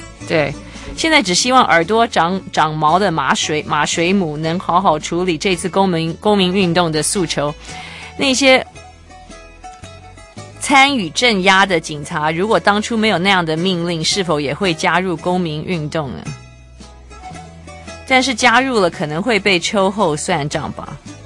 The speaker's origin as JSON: {"language": "Chinese", "country": "Taiwan", "said": "我们台湾人都很聪明嘛"}